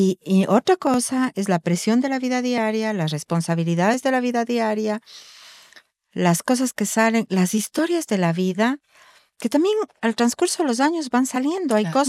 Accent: Cuenca, Azuay, Ecuador; Eres de Guayaquil, yo soy de Cuenca.

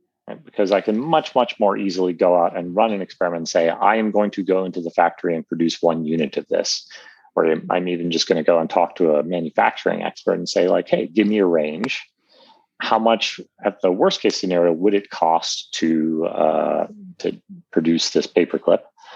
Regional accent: New York City, New York, United States; I'm a New Yorker and I don't even know, right?

